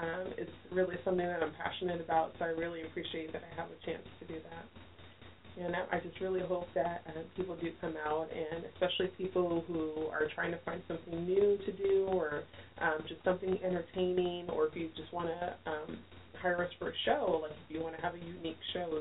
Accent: Oceanside, California, United States; I grew up in Oceanside mainly, and I was a military brat, but I didn't have to move around.

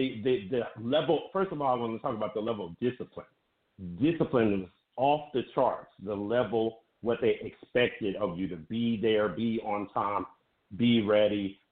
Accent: Dallas, Texas, United States; Well, I come from Dallas, Texas. I came from a single-parent home, and the public school system in Dallas really helped to change my life

